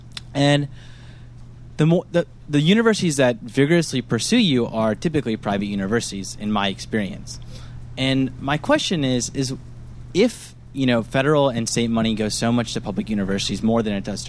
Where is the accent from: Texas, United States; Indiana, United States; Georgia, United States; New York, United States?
Georgia, United States; in my home state of Georgia